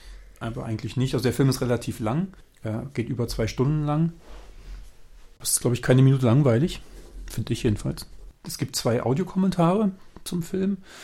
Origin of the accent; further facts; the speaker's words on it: Germany